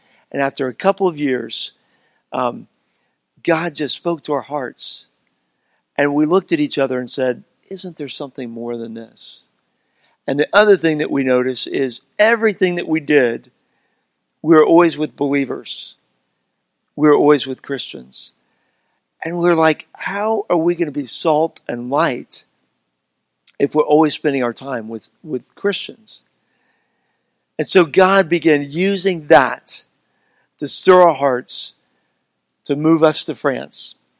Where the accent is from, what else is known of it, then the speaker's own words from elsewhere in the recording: Houston, Texas, United States; I'm a hometown boy. I grew up here in Houston, on the northwest side of Houston